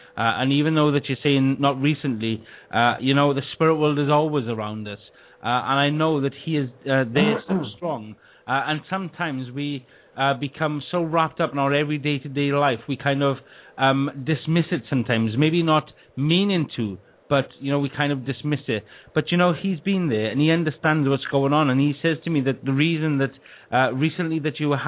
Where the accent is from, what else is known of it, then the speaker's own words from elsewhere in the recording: Wales, United Kingdom; accent: Welsh; like Victor was having on the last one with me with my Welsh accent.